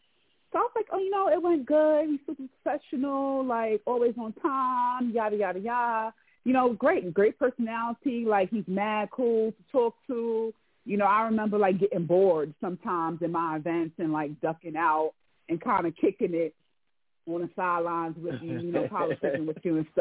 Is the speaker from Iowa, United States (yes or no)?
no; Brooklyn, New York, United States; I'm from Brooklyn, New York. I still live in Brooklyn, you know, a Brooklyn girl all day.